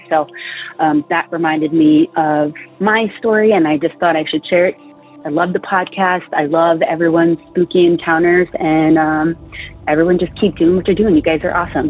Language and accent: English; Greenbelt, Maryland, United States; I'm originally from Greenbelt. It's in Maryland.